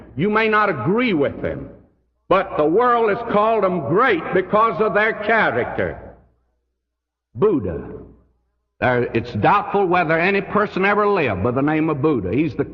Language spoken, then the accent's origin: English; the South, United States